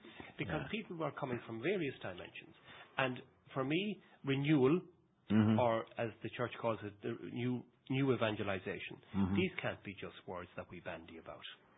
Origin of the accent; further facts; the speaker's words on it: Louisburgh, Connacht, Ireland; I grew up in Lewisburg. County Mayo, just there on Clew Bay. Past Kilpatrick, and lived in the shadow.